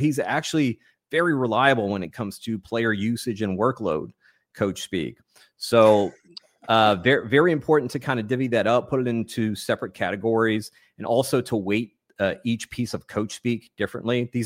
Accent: North Carolina, United States; also born or lived in France; Well, I was born in France. I was raised in North Carolina. We moved to North Carolina when I was like 5 years old.

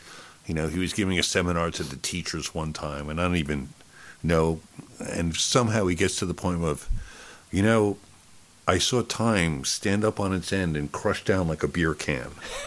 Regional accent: East Coast, United States; I mean, I first knew him because, I mean, I grew up on the East Coast.

